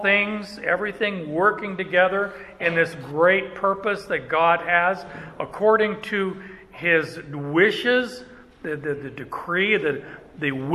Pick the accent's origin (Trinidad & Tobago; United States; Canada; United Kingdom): Canada; Now, when I did this as a kid, being Canadian